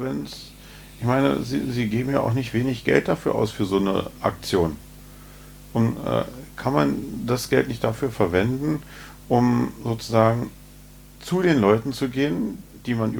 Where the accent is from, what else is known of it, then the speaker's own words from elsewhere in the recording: Berlin, Germany; Wir als Berliner sind dem noch relativ nah.